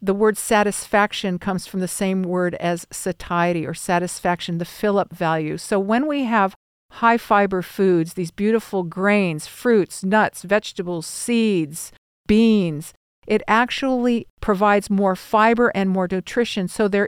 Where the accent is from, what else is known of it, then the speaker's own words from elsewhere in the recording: California, United States; moved away; And I remember when we moved to the South, I was from California